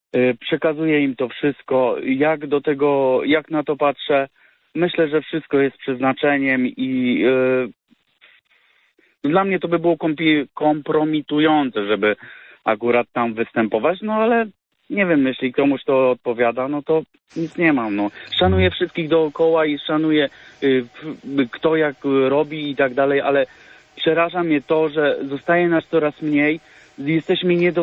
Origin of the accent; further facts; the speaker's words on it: Masovian Voivodeship, Poland; pochodzę z Mazowsza, mam 38 lat